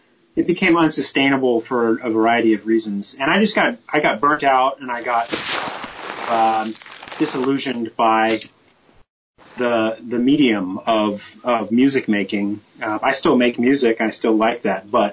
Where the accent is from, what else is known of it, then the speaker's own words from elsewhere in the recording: United States; I mean, that's the most bizarre thing I've ever heard of is as an American, you know?